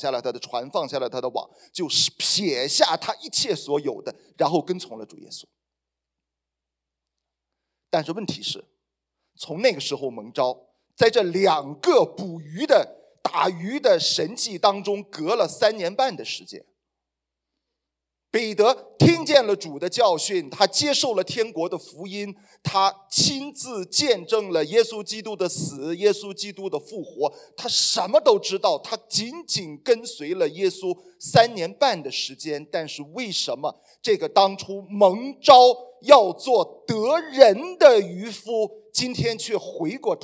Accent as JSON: {"language": "Chinese", "country": "China", "said": "就是我们中国人俗称的黎明前的黑暗。"}